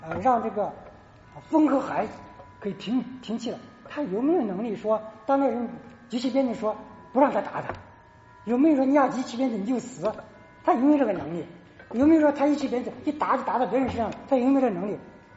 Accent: China; 我们从国内来的，我们都知道，实际上国内很大的差别

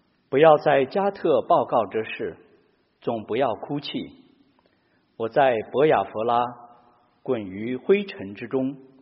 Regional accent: Henan, China; 比如在中国的农村，我的老家河南有着比较典型的丧葬的方式和习俗

